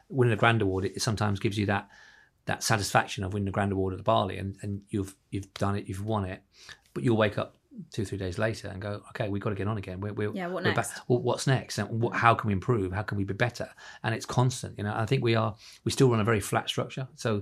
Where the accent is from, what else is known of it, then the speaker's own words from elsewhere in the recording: Ireland; now in London, United Kingdom; I came from Ireland into London.